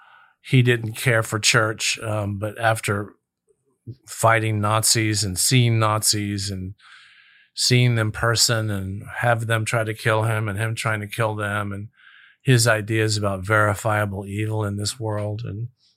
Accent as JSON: {"language": "English", "town": "Melbourne", "region": "Florida", "country": "United States", "said": "Melbourne, Florida."}